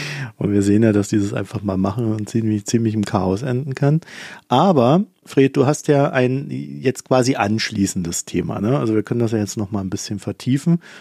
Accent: East Germany, Germany; Also ich bin in der DDR groß geworden, danach in einem Westdeutschland, das auch nicht mehr existiert.

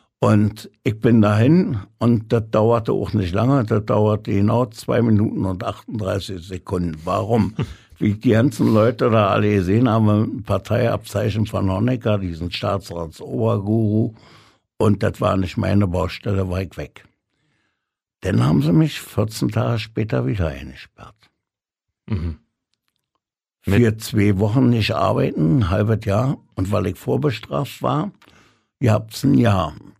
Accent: Berlin, Germany; Ich bin waschechter Berliner in 6. Generation.

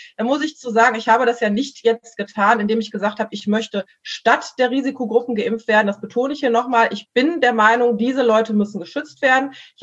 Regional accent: Mülheim, North Rhine-Westphalia, Germany; dass hier jetzt in Mülheim, ich komme aus Mülheim, die alten geimpft worden sind

